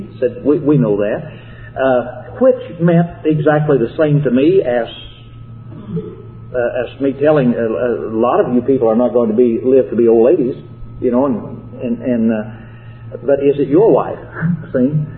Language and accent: English; Illinois, United States; Still, back in my hometown of Illinois, there is a night set aside